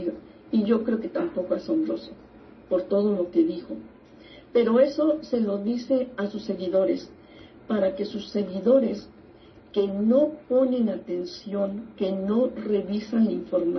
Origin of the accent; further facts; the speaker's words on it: Monclova, Coahuila, Mexico; also born or lived in Saltillo; yo soy precisamente de Coahuila. Y viví un tiempo en Saltillo, yo soy de Monclova, Coahuila.